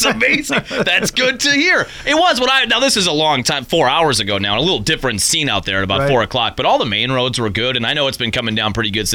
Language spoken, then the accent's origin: English; Sheboygan, Wisconsin, United States; because I was born and raised in Sheboygan